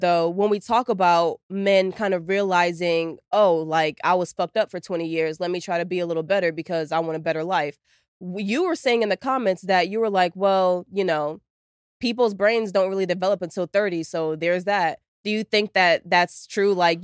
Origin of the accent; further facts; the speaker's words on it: New York, United States; I'm from New York. I don't want to go back to the north.